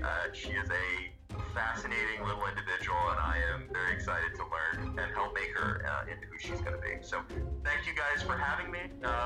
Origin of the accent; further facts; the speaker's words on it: Philippines; born there; I was born in the Philippines.